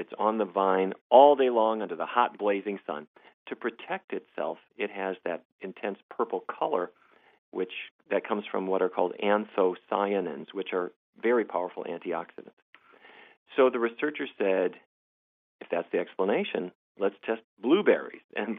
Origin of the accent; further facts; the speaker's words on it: Fargo, North Dakota, United States; I grew up in Fargo, North Dakota.